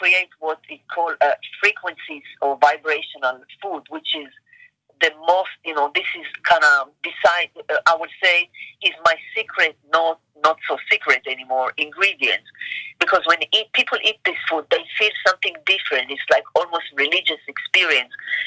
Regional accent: Israel; now in United States; I would like more like the Mediterranean flavor growing up in Israel.

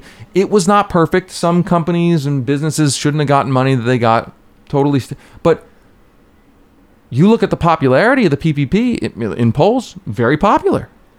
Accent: Philadelphia, Pennsylvania, United States; now in Denver, United States; I grew up in Philadelphia. I live in Denver now, but I grew up in Philadelphia.

